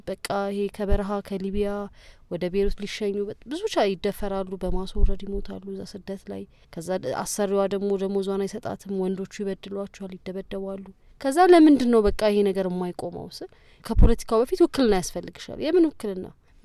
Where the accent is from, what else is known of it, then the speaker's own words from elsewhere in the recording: Addis Ababa, Ethiopia; የአዲስ አበባ ልጅ፣ የፒያሳ ልጅ ነኝ። እንደ ማንኛውም የአዲስ አበባ ነዋሪ ነው ያደግኩት።